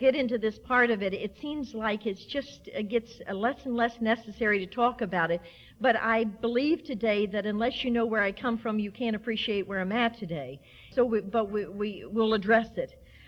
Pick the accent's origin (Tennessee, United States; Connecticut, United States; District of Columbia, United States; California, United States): District of Columbia, United States; Washington; born there; I'm really an Irish person that got switched by some drunken nun in Providence Hospital in Washington, D.C. on July 30th, 1939.